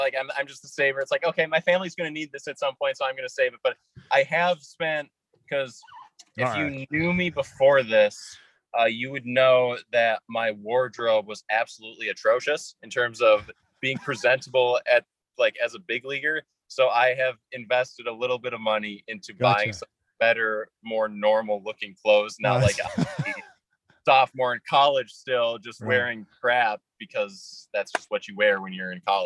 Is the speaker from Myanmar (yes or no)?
no; Minnesota, United States; I'm from Minnesota, but I kind of sound, aside from a few words, a little more like, you know, Wisconsin or Chicago or something.